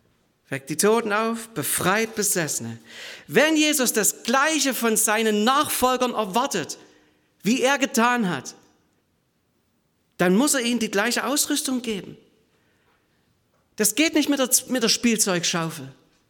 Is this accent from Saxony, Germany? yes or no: yes; Saxony, Germany; Ich bin im Erzgebirge, was du schon erwähnt hast, bin ich auf dem Bauernhof aufgewachsen, am Waldrand. Im Winter gab es da viel Schnee.